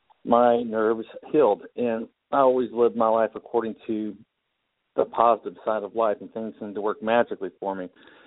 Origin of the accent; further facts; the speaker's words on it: California, United States; Okay. I'm originally from California.